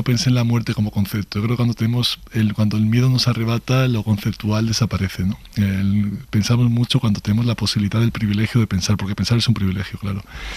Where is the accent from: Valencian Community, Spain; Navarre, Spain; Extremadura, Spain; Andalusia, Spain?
Andalusia, Spain; Estepona; Bueno, yo nací en Estepona. Crecí allí. Ahora he vuelto en los últimos años a Estepona.